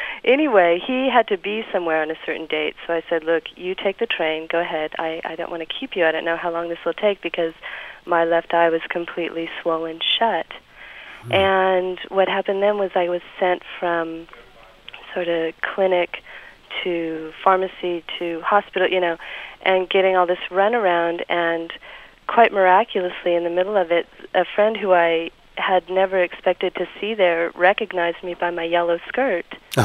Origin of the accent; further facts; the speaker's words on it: California, United States; also born or lived in Hamburg / Paris; I'm from California, but I've lived in other colder places. I've lived in Hamburg and I've lived in Paris.